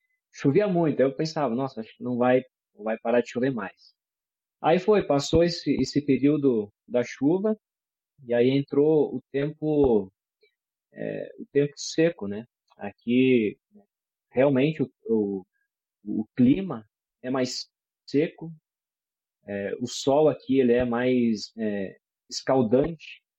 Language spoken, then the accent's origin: Portuguese; Seara, Santa Catarina, Brazil; eu sou natural de Seara, Santa Catarina. Ah. A minha congregação de origem é Cristo Redentor, lá de Seara.